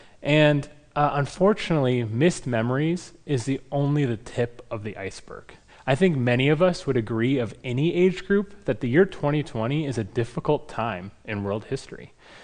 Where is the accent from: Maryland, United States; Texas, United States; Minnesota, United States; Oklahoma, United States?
Minnesota, United States; I grew up here in Minnesota, and I attended Orno, and I loved the friends and community that I had here.